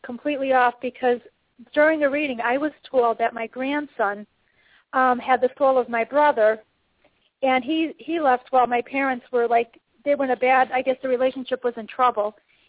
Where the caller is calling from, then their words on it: Pennsylvania, United States; I'm calling you from Pennsylvania.